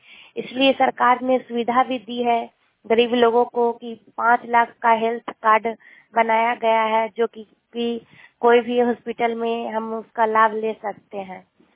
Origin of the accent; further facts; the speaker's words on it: Nausa, Bihar, India; गांव नगर नौसा, जिले नालंदा से।